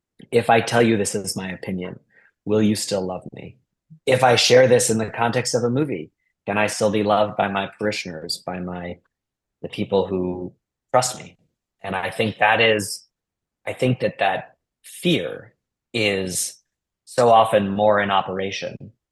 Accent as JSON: {"language": "English", "town": "Boston", "region": "Massachusetts", "country": "United States", "tie": "born or raised there", "said": "Well, I grew up in Boston and I can tell you there are a lot of strong feelings about it in Boston."}